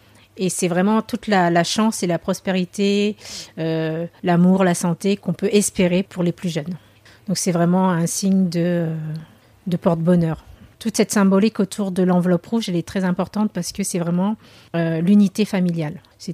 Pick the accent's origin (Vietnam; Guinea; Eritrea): Vietnam; now in Cergy, France; Je suis vietnamienne, née au Vietnam et arrivée en France en 78.